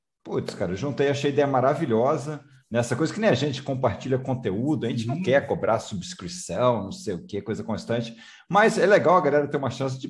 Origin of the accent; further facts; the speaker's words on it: Rio de Janeiro, Brazil; De carioca para carioca, né? Eu também sou carioca, estou morando fora do Rio um tempão, mas sou carioca.